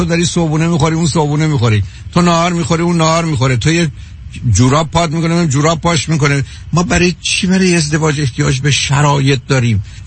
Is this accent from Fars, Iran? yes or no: yes; Shiraz, Fars, Iran; یه بختصم آبروی هم که ما شیرازی هم نداشتیم